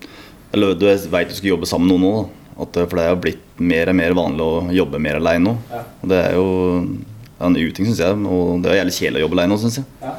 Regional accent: Grue, Innlandet, Norway; Men jeg er som Morten, jeg er fra bygda. Jeg er fra Grue. Det Kongsvinger, omtrent 3 mil nord for Kongsvinger.

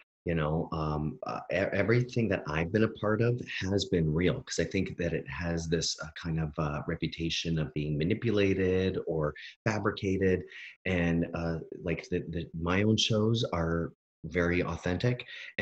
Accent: Canada; now in United States; being Canadian, like growing up in Canada, I can tell you the general feeling of the country is justice for all

